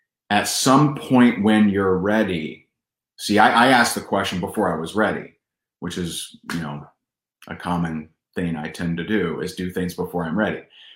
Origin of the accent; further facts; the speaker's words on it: Indiana, United States; my home state of Indiana, the suicide hotline went from 5,000 calls a month